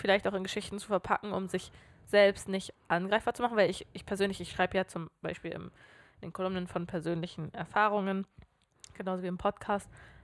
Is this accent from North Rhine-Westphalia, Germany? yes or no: no; Hamburg, Germany; ich bin in Hamburg groß geworden, ich bin im Süden von Hamburg groß geworden, da ist der Ausländeranteil einfach groß.